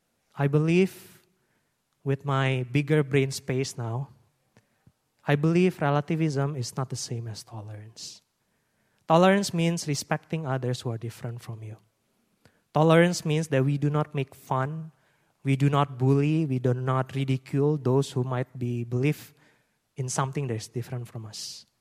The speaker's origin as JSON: {"language": "English", "country": "Indonesia", "tie": "born or raised there", "said": "I was born and raised in Indonesia, which is obvious."}